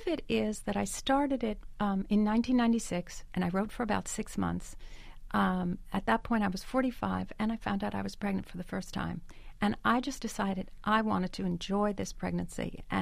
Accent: Connecticut, United States; both of us grew up Italian-American. I grew up in Connecticut, John in Jersey City.

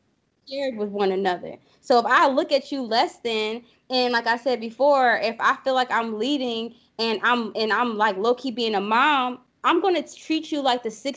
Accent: New Orleans, Louisiana, United States; I'm from the boot, honey. I'm from New Orleans.

